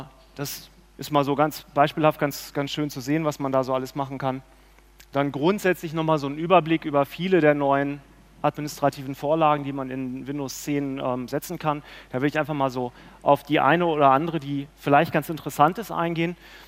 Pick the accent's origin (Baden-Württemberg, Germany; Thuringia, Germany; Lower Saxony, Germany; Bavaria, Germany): Lower Saxony, Germany; Hannover; Ich komme aus Hannover